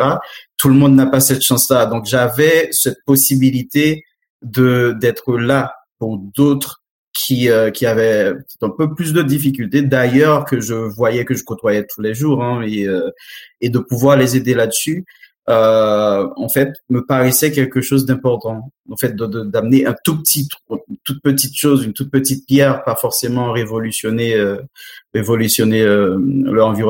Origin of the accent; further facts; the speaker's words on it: Haiti; now in France; c'était de lancer un laboratoire de recherche scientifique dans mon pays d'origine, Haïti